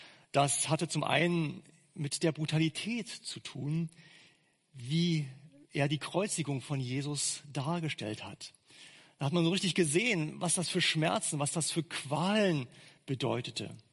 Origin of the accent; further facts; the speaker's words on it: Berlin, Germany; accent: Berlinerisch; so würde man auf Berlinerisch sagen, im Zungenschlag meiner Heimatstadt.